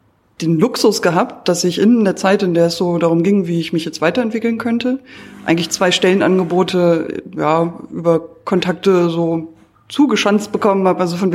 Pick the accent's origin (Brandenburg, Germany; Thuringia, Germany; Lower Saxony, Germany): Brandenburg, Germany; Finsterwalde; Also das Praktikum ist in meiner Heimatstadt gewesen, in Finsterwalde.